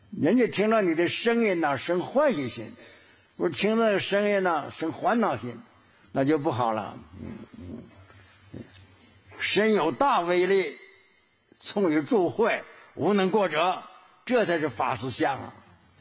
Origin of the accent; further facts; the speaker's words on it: Quanzhou, Fujian, China; 是我们泉州人啊